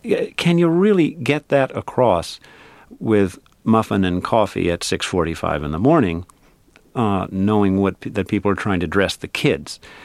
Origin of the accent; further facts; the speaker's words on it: Kentucky, United States; accent: Kentucky; in which I sort of slip back into my Kentucky accent a little bit, though it's not real strong. And it's not phony. It just happens when I'm there.